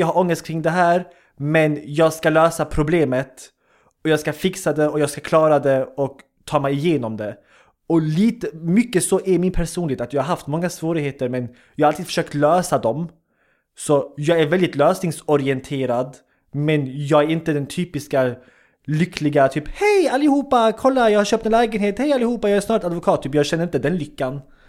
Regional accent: Sweden; born there; jag kommer från jag är född i Sverige, min familj, eller min syskon allihopa födda i Sverige, jag kommer från invandrarbakgrund.

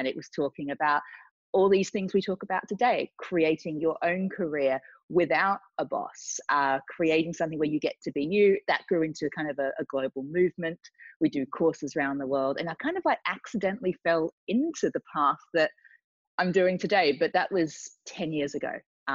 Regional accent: Australia; moved away as an adult; now in London, United Kingdom; I went through university. I came from Australia to London, went through the corporate world, was working for a big media company.

